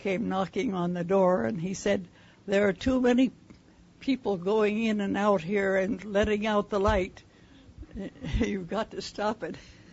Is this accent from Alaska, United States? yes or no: yes; Ketchikan, Alaska, United States; Well, I was born here in Ketchikan and have lived here about all my life.